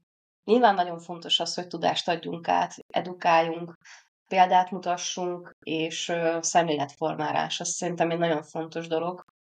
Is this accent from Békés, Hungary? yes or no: yes; Békés, Hungary; én Békés megyében nevelkedtem, egy icipici faluban, tehát ott ilyen túl nagy dimbek, dombok nem voltak